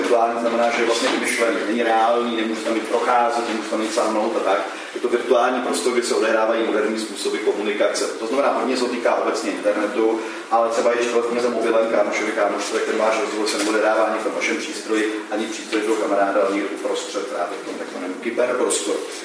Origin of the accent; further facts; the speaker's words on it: Prague, Czechia; Jinak jsem z Prahy, jsem z pražského KSK.